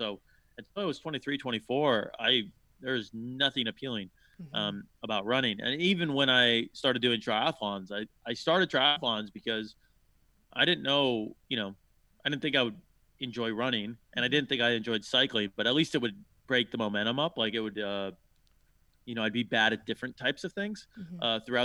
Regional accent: Chicago, Illinois, United States; I grew up in Chicago in the '90s.

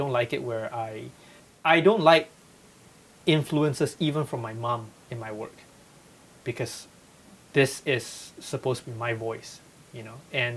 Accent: Malaysia; now in United States; it's essentially a collection of short stories from growing up in Malaysia.

